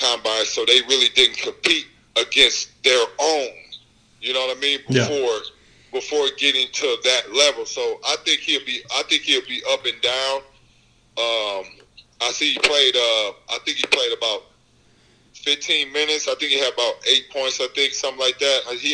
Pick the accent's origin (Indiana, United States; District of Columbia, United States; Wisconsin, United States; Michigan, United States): Indiana, United States; You know, I come from an area, I'm from Indiana, to where, you know, all we do is sleep, eat, you know, basketball.